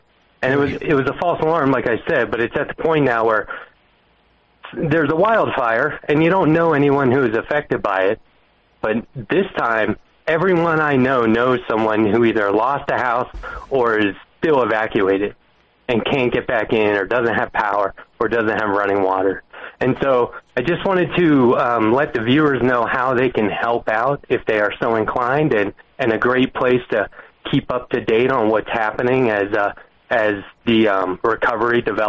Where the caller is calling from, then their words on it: Colorado, United States; calling from Colorado.